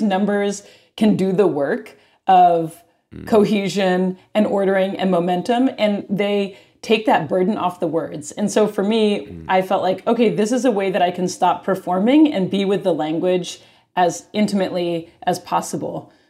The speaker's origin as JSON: {"language": "English", "town": "Cambridge", "region": "Massachusetts", "country": "United States", "tie": "born or raised there", "said": "I grew up in Cambridge, Massachusetts. That was just what was in the water."}